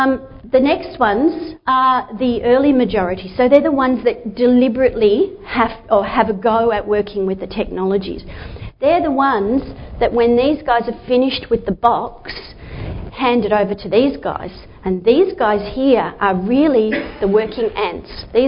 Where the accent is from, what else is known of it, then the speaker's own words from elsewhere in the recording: Victoria, Australia; I worked for 20 years in the vet sector in Victoria. I am from Victoria.